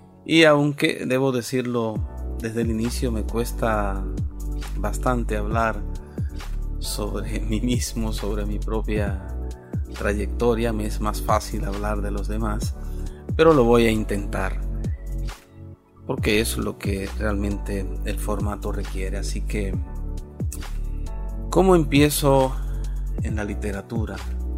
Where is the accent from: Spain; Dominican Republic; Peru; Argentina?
Dominican Republic; La Vega; also born or lived in Santo Domingo; Yo nací en Santo Domingo, aquí en la capital